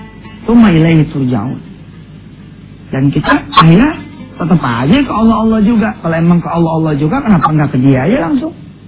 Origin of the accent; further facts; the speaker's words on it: Jakarta, Indonesia; accent: Betawi; bahasa Indonesia lah, bahasa saya Betawi gitu ya.